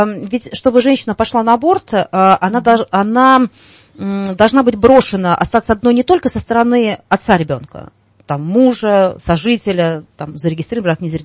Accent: Moscow, Russia; Хотя сама москвичка коренная

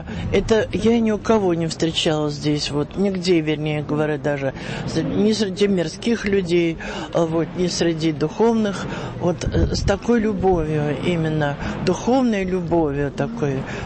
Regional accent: Moscow, Russia; now in Sergiyev Posad, Russia; Я коренной москвич, жила и работала там, училась

